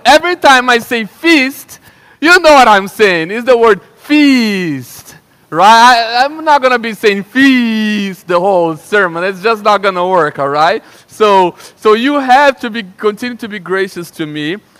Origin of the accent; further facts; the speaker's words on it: Brazil; English is a second language; Yeah, that's an accent. I'm from Brazil. I have a little accent.